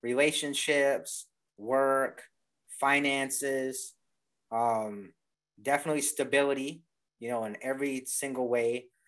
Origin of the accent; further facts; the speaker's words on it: Calgary, Alberta, Canada; born there; I was born in Calgary, Alberta.